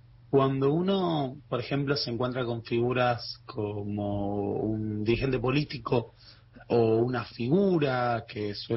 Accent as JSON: {"language": "Spanish", "town": "Morón", "region": "Buenos Aires Province", "country": "Argentina", "tie": "born there", "said": "Yo nací en Morón, orgullosamente moronense, en Morón Sur, cerca de la frontera."}